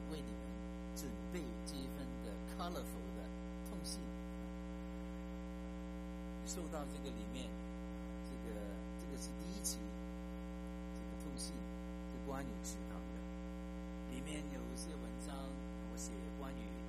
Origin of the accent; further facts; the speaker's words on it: China; 原来要信耶稣的外邦人，其实包括我们中国人，不需要成为犹太人。